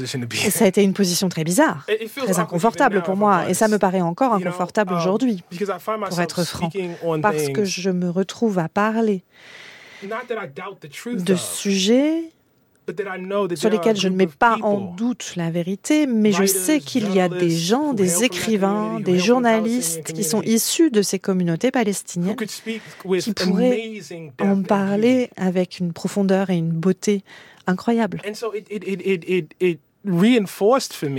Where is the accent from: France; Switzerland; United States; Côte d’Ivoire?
United States; en tant qu'Américain, qu'on finance un système d'apartheid